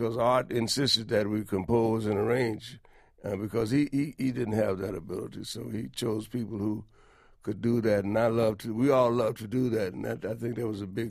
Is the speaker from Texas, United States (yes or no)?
yes; Texas, United States; now in New York, United States; I was brought up in Texas, and first of all, I was... at first, I was headed west.